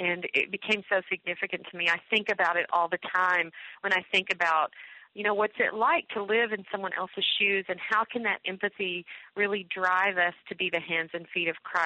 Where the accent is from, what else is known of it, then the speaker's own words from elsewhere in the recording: the South, United States; we called her Mamaw. I'm from the South.